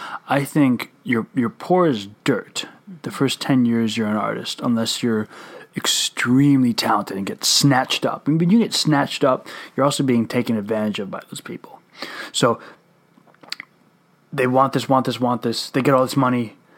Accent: Minnesota, United States; we're from Minnesota, if you can't tell by our accents

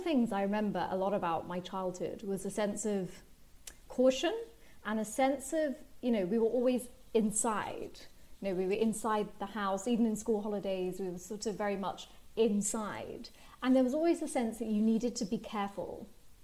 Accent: United Kingdom; born and bred in Britain, very kind of proud to be British, very proud to be Indian.

